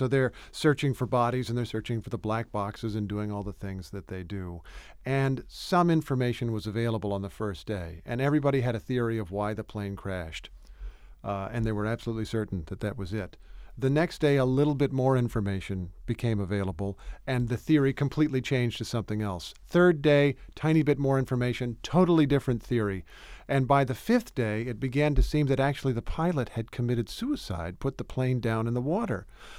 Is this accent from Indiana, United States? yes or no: yes; Indiana, United States; I'm from Indiana and went to school at Morehead State across the river in Kentucky, so it's great to be here.